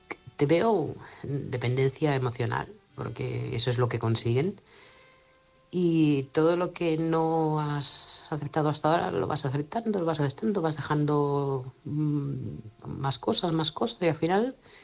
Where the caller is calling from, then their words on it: Manresa, Catalonia, Spain; corresponsal de Manresa, Barcelona.